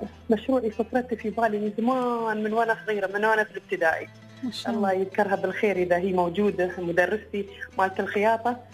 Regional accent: Dubai, United Arab Emirates; انا من دبي.

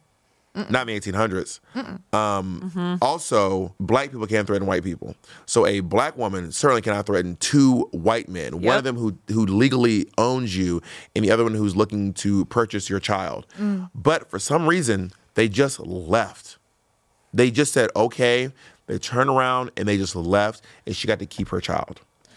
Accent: Atlanta, Georgia, United States; So I'm from Atlanta, and we probably take Black History Month a little more seriously than other places do.

